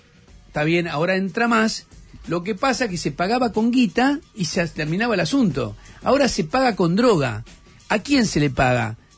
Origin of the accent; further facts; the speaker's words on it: Rosario, Santa Fe, Argentina; soy de Rosario y tengo todavía una vinculación muy fuerte, porque tengo no solo familia en Rosario, sino tengo a muchos amigos.